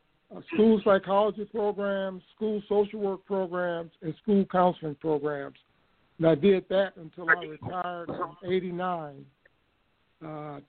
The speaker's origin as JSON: {"language": "English", "town": "Chicago", "region": "Illinois", "country": "United States", "tie": "born or raised there", "said": "I grew up in Chicago with the Chicago Defender, which some people might be aware of, which was a daily black newspaper in Chicago."}